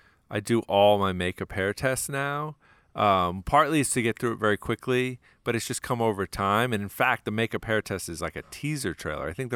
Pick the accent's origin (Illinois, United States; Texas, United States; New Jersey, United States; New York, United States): New Jersey, United States; And that was the 70s and 80s in which I was growing up in New Jersey, right?